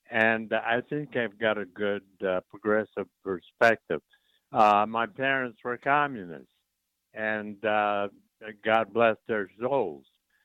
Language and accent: English; Berkeley, California, United States; I grew up in Berkeley, born in San Francisco. I attended San Francisco State